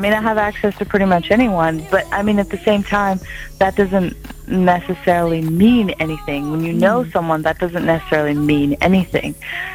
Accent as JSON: {"language": "English", "country": "India", "said": "being Indian and just having gone to Mumbai so many times."}